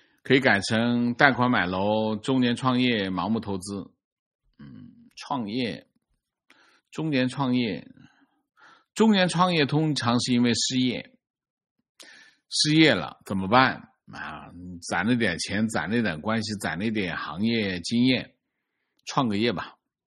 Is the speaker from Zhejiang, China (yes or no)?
yes; Zhejiang, China; 我是浙江人，